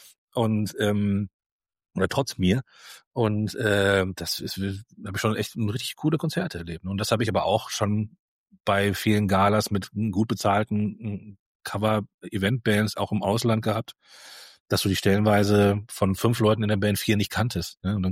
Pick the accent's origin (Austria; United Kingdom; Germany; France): Germany; Essen, North Rhine-Westphalia; born there; ich komme ja aus Essen, gebürtig im Ruhrgebiet